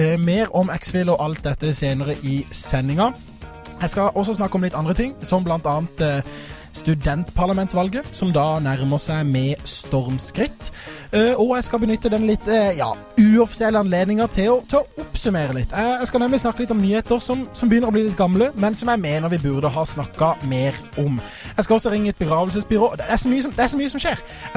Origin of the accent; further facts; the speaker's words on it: Agder, Norway; now in Oslo, Norway; som vi sier på Sørlandet der jeg kommer fra, jeg.